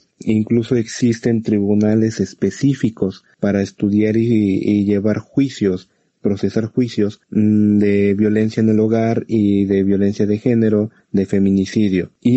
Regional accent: Mexico; las leyes están un poco más fuertes que aquí que en México

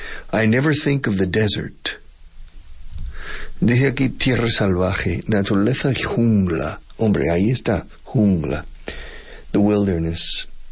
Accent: Tulsa, Oklahoma, United States; They were moved to Oklahoma. That's why I grew up in Tulsa with a lot of my best friend was half Indian. And so I grew up with Indians.

